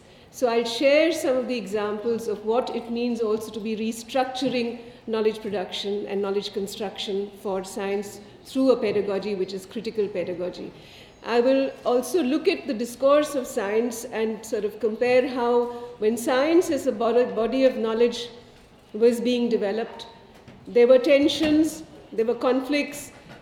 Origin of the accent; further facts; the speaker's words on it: India; I come from India.